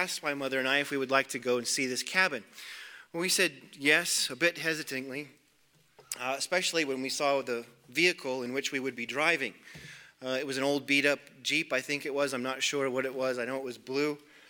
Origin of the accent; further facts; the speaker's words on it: Montana, United States; Growing up in Montana, you sometimes hunt by following logging roads